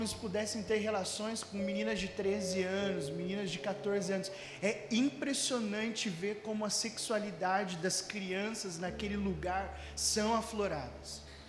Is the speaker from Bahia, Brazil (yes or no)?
no; Londrina, Paraná, Brazil; now in Rio de Janeiro, Brazil; como o Manos já falou. Eu sou londrinense, eu sou de Londrina, mas eu tô morando no Rio de Janeiro tem 3 anos.